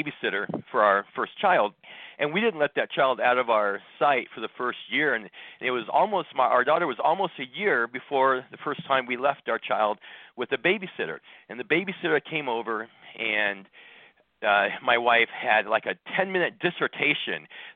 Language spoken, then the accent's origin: English; Scottsdale, Arizona, United States; born or raised there; also born or lived in Northern California